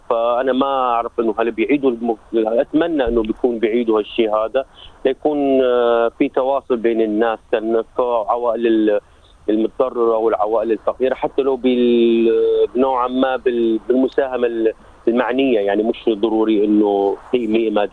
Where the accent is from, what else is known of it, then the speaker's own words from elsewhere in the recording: Deir ez-Zor, Deir ez-Zor Governorate, Syria; لا والله أنا من دير الزور. من محافظة دير الزور. منطقة الشرقية احنا.